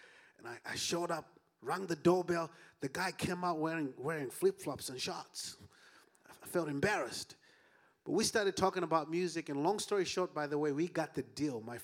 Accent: Haiti; accent: Haitian; In there, I say it in my Haitian accent, Lamborghini.

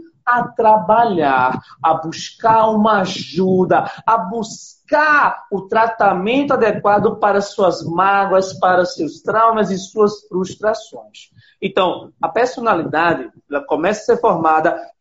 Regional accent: Pernambuco, Brazil; eu sou nordestino, tá? Pernambucano, eu sou do interior de Pernambuco, então a gente do gente, a gente fala assim na gíria nordestina, tá?

